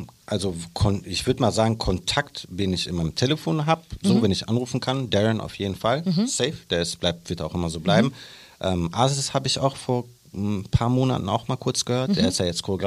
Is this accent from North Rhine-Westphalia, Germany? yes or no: yes; North Rhine-Westphalia, Germany; Ich bin ja Außenstehender, ich komme aus dem Ruhrpott